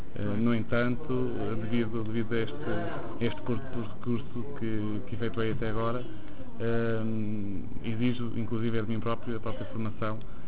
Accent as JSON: {"language": "Portuguese", "town": "Mondim de Basto", "region": "Vila Real", "country": "Portugal", "said": "Venho de Mondim de Basto, do Distrito de Vila Real."}